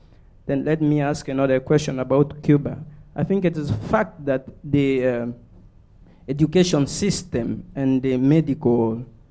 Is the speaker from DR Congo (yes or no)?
yes; DR Congo; I say that because I'm from Congo, and you mentioned